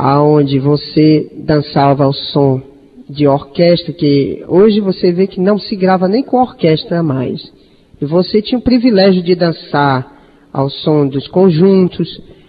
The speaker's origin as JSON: {"language": "Portuguese", "town": "Belém", "region": "Pará", "country": "Brazil", "tie": "born or raised there", "said": "antes do ano de 93, eu residia em Belém do Pará, que é minha cidade natal."}